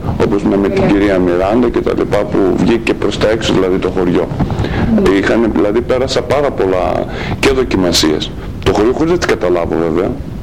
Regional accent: Athens, Attica, Greece; επειδή εγώ μεγάλωσα στην Αθήνα

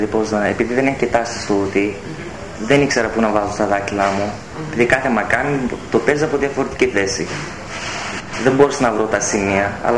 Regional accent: Komotini, Eastern Macedonia and Thrace, Greece; born there; Ναι, μένουμε εδώ. Εδώ γεννήθηκα εγώ, στη Κομοτηνή.

